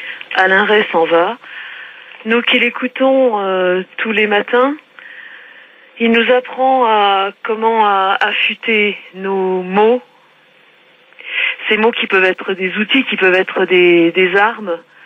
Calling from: Castans, Occitanie, France; Montagne Noire à Castan, au bout du monde, dans l'Aude.

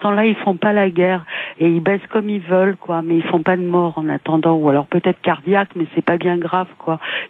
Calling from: Le Raincy, Île-de-France, France; du Rincy dans le 93

